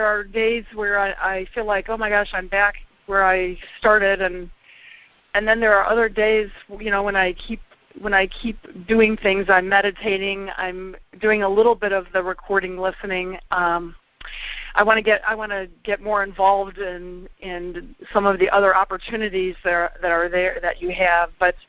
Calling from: Ohio, United States; from Ohio.

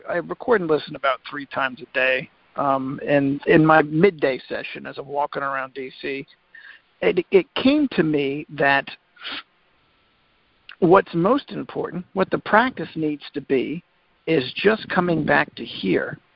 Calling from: Annapolis, Maryland, United States; I'm calling from Annapolis, Maryland.

